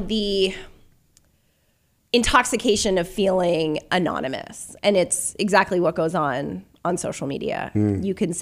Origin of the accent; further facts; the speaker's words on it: California, United States; I'm from California, so it sucks, dude.